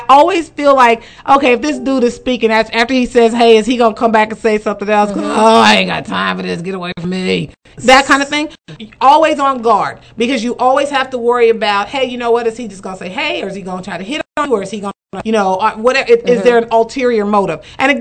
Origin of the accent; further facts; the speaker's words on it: Kansas City, United States; particularly with women in our age group growing up in Kansas City